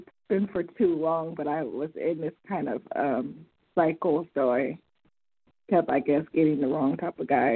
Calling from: San Diego, California, United States; I'm calling from California, San Diego.

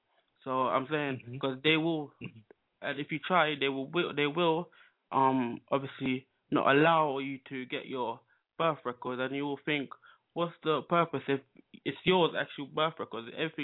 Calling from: London, United Kingdom; I'm calling from England, London.

